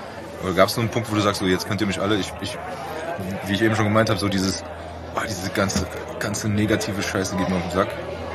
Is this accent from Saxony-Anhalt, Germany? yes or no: no; Frankfurt, Hesse, Germany; weil wir sind in Frankfurt aufgewachsen, ne